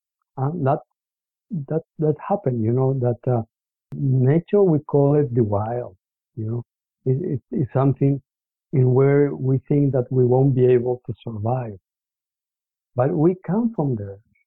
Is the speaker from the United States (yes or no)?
no; Bolivia; English is a second language; in my home country, Bolivia